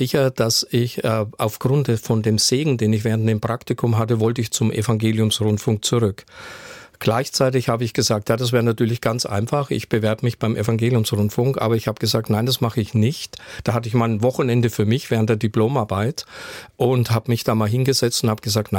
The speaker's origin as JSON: {"language": "German", "region": "Bavaria", "country": "Germany", "said": "Ich komme aus Unterfranken, in der Nähe von Würzburg und habe da in Würzburg Schweinfurt studiert."}